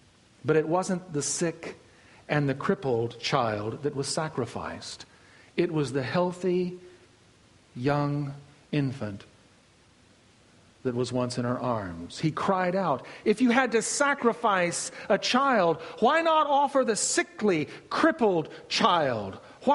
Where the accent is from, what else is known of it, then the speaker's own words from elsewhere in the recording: United States; We as Americans give more. As American Christians, we give more to our government through taxes and all the other kinds of things.